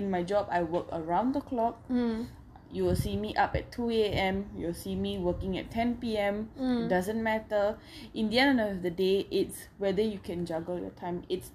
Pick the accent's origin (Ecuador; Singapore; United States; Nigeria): Singapore; But in Singapore, to be very honest, as a Singaporean, this is the first job interview that I went for